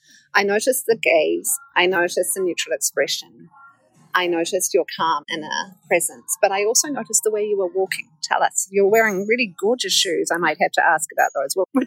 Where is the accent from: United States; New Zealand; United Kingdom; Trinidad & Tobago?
New Zealand; as a New Zealander